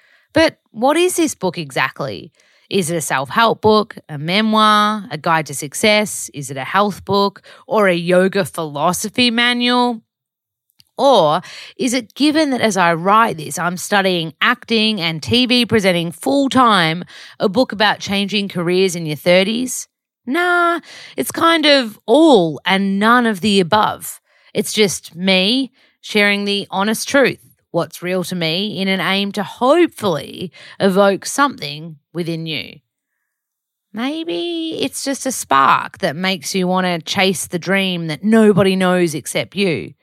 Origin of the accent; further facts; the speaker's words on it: Australia; I'm white. I am a heterosexual cis woman. I'm Australian.